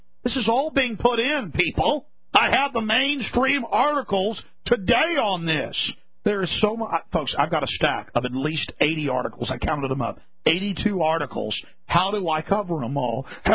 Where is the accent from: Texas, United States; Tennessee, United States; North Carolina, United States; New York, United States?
Texas, United States; I'm from Texas, I don't talk like that.